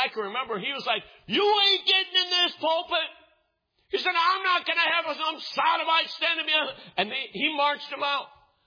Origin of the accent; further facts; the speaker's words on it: Cleveland, Ohio, United States; I mentioned this morning that I grew up in Cleveland, Ohio.